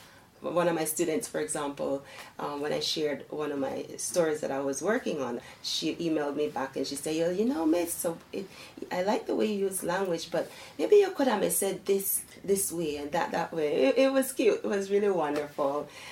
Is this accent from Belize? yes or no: yes; Belize; first language Belize Creole; English is a second language; So my first language is Belize Creole, and it is the lingua franca of Belize. But however, English is the official language. I learned to read in English, to write in English.